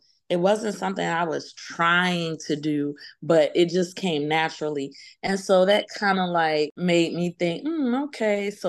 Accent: Orangeburg, South Carolina, United States; I am from South Carolina, Orangeburg, South Carolina, born and raised in King Street, South Carolina.

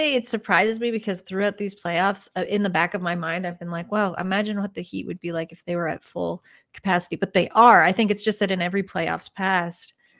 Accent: Toronto, Ontario, Canada; I'm from Toronto. I'm based in Toronto. Mm-hmm. I moved away a little bit for school and stuff, but I'm back here

